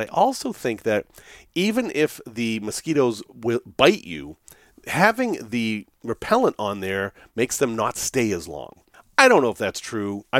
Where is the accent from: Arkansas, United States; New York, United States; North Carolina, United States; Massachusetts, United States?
Massachusetts, United States; Salem; So I grew up specifically on Ord Street, O-R-D Street, in Salem, Massachusetts. Not famous in any way, probably named after a Civil War guy, we don't know.